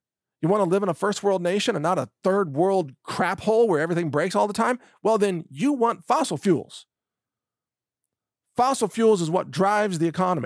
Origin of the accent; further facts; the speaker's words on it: Texas, United States; I'm an American, I'm a Texan, and I am 100% pro-domestic energy.